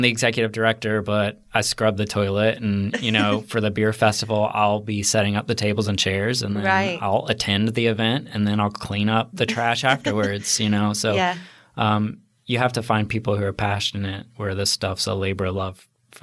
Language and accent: English; Georgia, United States; And when I was a little kid, we grew up near the Lost Mountain Store.